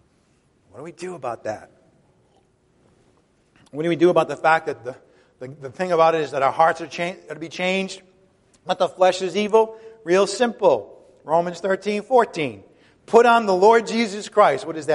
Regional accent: Ireland; and I'm Irish, so maybe this is not an unreasonable thing to say

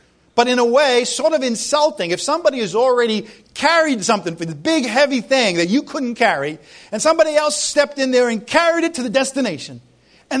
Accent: Ireland; I'm Irish, you know.

